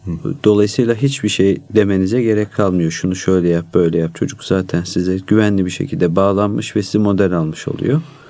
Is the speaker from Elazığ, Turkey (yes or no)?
yes; Elazığ, Turkey; Ne zaman gitsek, mesela Elazığ'a gitsek, biz Elazığlıyız.